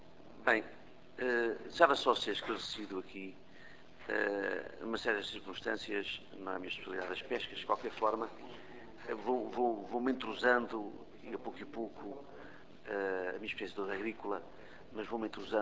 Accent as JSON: {"language": "Portuguese", "region": "Alentejo", "country": "Portugal", "said": "Nós, alentejanos, com uma pronúncia diferente dos homens do Norte e vice-versa"}